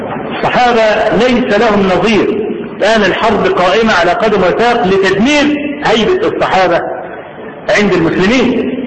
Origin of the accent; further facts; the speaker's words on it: Egypt; ولا اقول الكلام الاتي ده لان انا مصري ولا متعصب لمصر